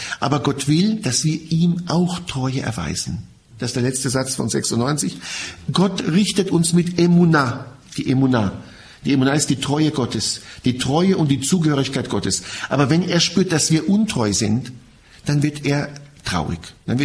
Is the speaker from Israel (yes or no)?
yes; Israel; Ich bin in Israel aufgewachsen, will ich kurz einflechten, im Heiligen Land, und habe einen sehr soliden Einstieg in das Judentum bekommen. Ich habe sehr viel Judentum schon als Kind lernen dürfen.